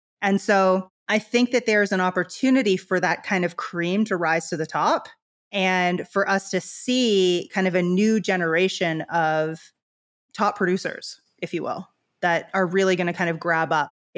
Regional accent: Canada; now in Bahamas; I'm actually from Canada. So Americans think I sound like I'm from Minnesota. Canadians don't really know where to place me

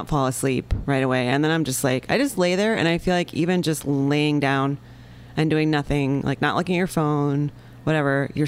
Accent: Midwest, United States; It's like, I grew up in the Midwest. Like I just wasn't, I mean, even though I grew up in a city, I wasn't exposed to that many different kinds of food.

